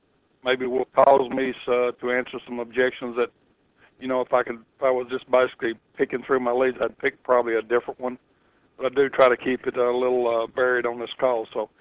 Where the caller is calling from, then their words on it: Greensburg, Kentucky, United States; I live in Greensburg, Kentucky.